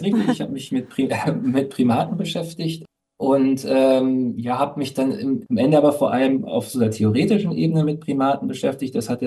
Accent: Hesse, Germany; Luchse hatten sich damals eben meine Heimat in Nordhessen, also da komme ich tatsächlich her, als ihre neue Heimat erkoren.

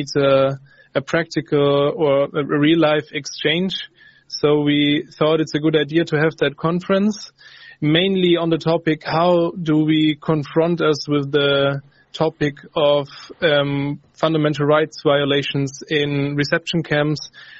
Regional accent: Freiburg, Baden-Württemberg, Germany; English is a second language; from Freiburg.

